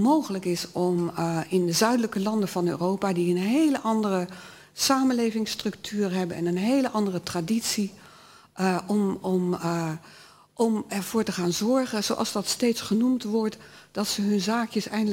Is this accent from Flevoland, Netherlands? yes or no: no; North Brabant, Netherlands; born or raised there; also born or lived in Hilversum